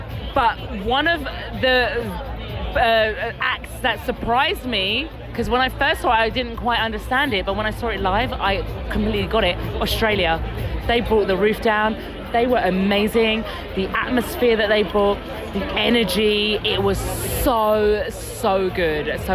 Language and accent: English; United Kingdom; from Tuneful TV, and I'm from the United Kingdom.